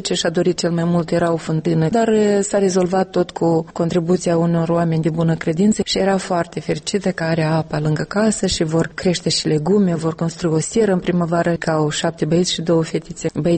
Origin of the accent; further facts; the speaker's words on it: Soroca District, Moldova; 1 Soroca, satul încet, încet, mi-e trist să zic că moare, că se stinge